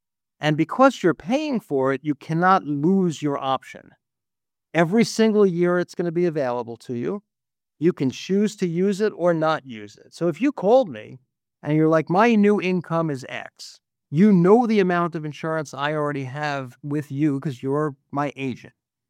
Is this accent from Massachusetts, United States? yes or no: no; Montana, United States; Montana, my home state